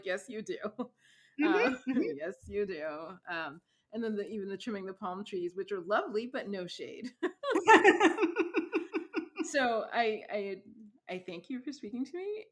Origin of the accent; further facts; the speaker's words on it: East Coast, United States; I'm from the East Coast and I miss trees.